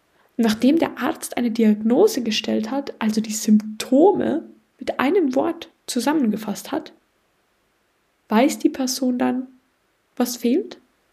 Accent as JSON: {"language": "German", "region": "Tyrol", "country": "Austria", "said": "die letzten Tage, die ich in meiner Heimat in Tirol verbracht habe"}